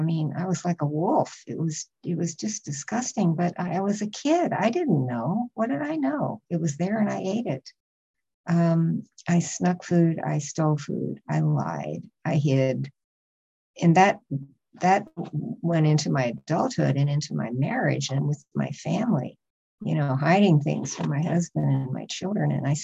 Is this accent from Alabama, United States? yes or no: no; Chicago, Illinois, United States; born there; I was born in Chicago, and I was born right before World War II. I'm 81 and a half at this point.